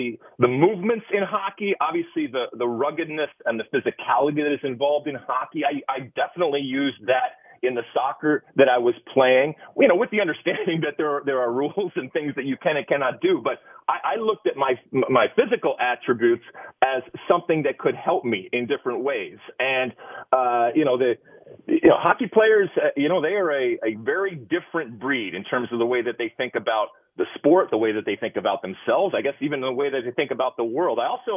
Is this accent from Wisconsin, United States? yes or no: no; Michigan, United States; And I grew up in Michigan, and I know your wife's from Michigan.